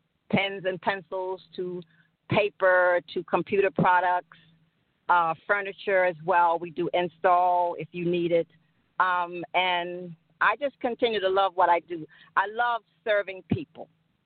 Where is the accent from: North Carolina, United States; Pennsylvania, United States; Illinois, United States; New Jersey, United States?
New Jersey, United States; Cherry Hill; now in Maryland, United States; We were both from Cherry Hill. We grew up in Cherry Hill together.